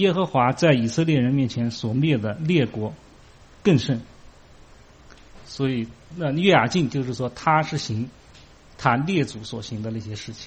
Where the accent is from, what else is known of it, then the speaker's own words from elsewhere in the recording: China; 这个我们中国人讲的这个道，就是他也讲道，道家也讲道，这个儒家也讲道